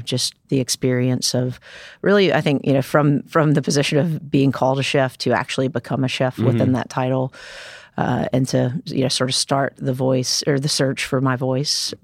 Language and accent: English; North Carolina, United States; I'm from North Carolina. Okay. I grew up about 90 miles west mm-hmm. of Raleigh.